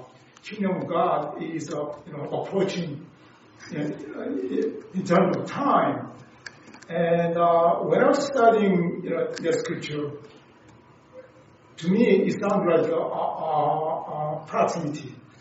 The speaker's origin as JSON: {"language": "English", "country": "South Korea", "tie": "born or raised there", "said": "I was growing up in South Korea, and then we, all our families, went to Korea Presbyterian church."}